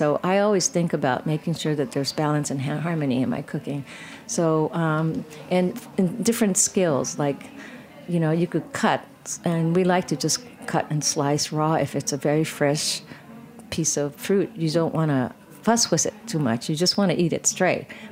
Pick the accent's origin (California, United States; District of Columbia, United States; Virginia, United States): California, United States; Well, I think a lot of it had to do from growing up in California, spending time in California.